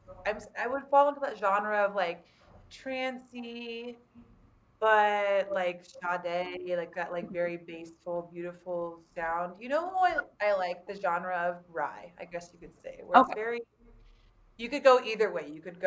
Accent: Albuquerque, New Mexico, United States; Okay, there's a song called, it's actually called … I'm from Albuquerque, and that's the hyphen for

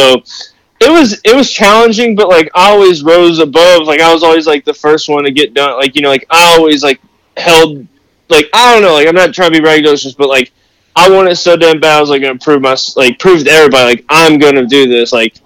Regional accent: Kentucky, United States; also born or lived in Indiana; Growing up, like, I was born in Indiana, but, like, at like the age of 3, we moved to Kentucky to help take care of my grandma

